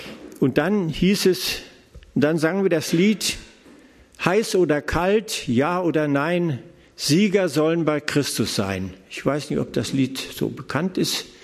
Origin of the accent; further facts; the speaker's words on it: Salzgitter, Lower Saxony, Germany; Ich komme ja aus der Gegend, ja, Salzgitter.